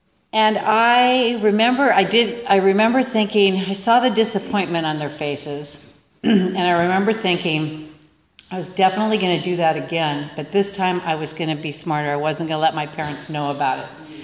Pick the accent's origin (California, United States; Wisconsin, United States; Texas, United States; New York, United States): California, United States; San Luis Obispo; born there; I was born in San Luis Obispo to a really nice family.